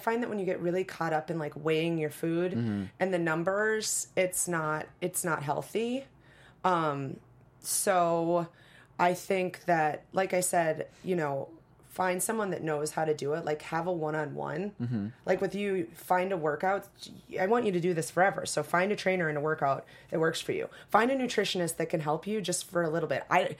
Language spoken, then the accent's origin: English; Wisconsin, United States; I'm from Wisconsin. I like cheese.